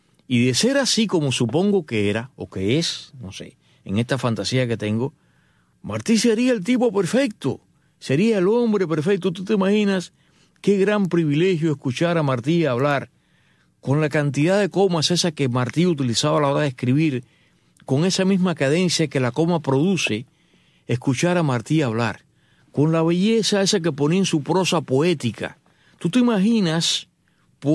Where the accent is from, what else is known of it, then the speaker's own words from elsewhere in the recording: Cuba; acá nosotros que somos cubanos, ¿no?